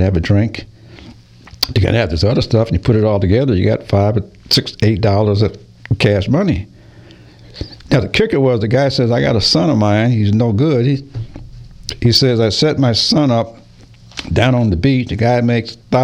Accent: Massachusetts, United States; Now, for those of you not aware, I'm actually from Massachusetts, so we had snow up there. And so I did shovel snow as a teenager, and I made money.

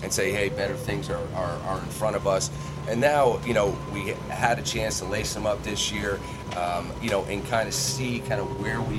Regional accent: New York, United States; okay, well, you know I'm from New York, Dave, but now you want to know where I'm calling you from?

